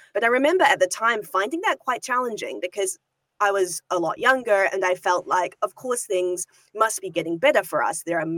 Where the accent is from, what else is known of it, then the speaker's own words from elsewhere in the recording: New Zealand; my home country, Aotearoa, New Zealand